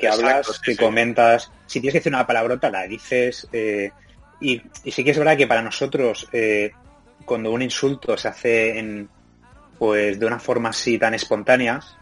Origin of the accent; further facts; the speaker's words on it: Spain; nosotros aquí en España, pues yo creo que también es un poco diferente